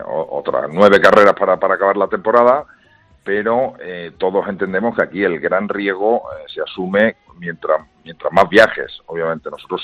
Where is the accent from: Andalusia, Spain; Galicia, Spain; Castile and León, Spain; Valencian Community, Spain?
Andalusia, Spain; Seville; yo soy más de Sevilla